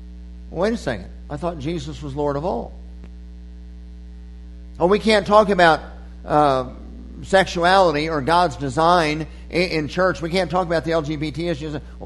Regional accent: Oklahoma, United States; born there; I was born in Oklahoma, but I didn't even own a pair of cowboy boots until I got to college.

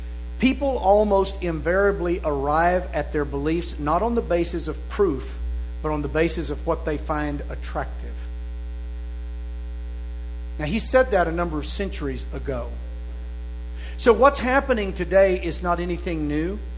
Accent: Arkansas, United States; I mean, I grew up in Arkansas. You can call Van Buren Little Rock, but it ain't the same.

